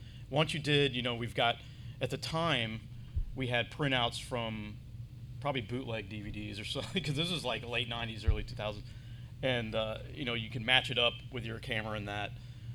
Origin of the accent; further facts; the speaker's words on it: Georgia, United States; I'm like, oh, I'm from Georgia, so it feels like 90.